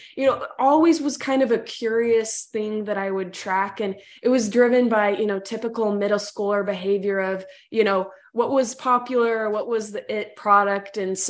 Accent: Utah, United States; now in Seattle, United States; So currently live in Seattle, Washington. So I've lived here for 3 years now, but grew up in Utah, actually.

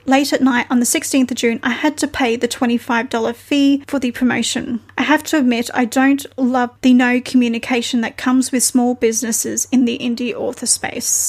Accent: Brisbane, Queensland, Australia; I grew up in Brisbane, Australia, which has a similar temperature to the state of Florida.

